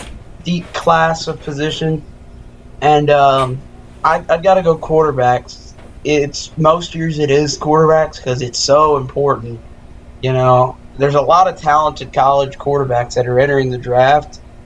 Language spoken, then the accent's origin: English; Louisville, Kentucky, United States; I'm obviously from Louisville, so I watched Lamar for most of his college games, and he's a freak show of an athlete.